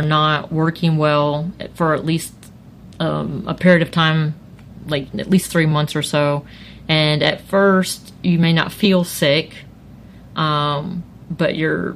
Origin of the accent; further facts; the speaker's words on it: Florida, United States; I'm from Florida, and I currently do not have kidney disease.